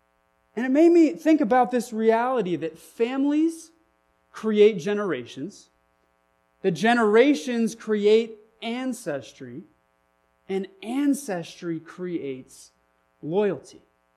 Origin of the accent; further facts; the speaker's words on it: Carmel Valley, California, United States; In my own hometown, I'm from California. Please don't hold that against me. In my own hometown of Carmel Valley, California, we see this over and over again.